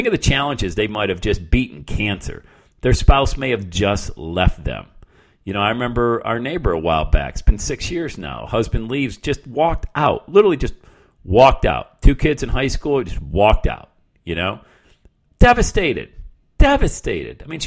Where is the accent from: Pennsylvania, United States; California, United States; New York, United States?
Pennsylvania, United States; Bradford; I grew up poor in Bradford, PA, you know. Mom was on welfare